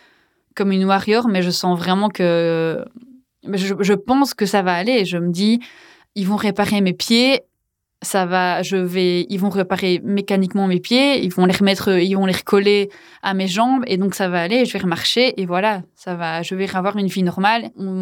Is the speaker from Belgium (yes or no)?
yes; Belgium; je vais m'en sortir parce que je suis belge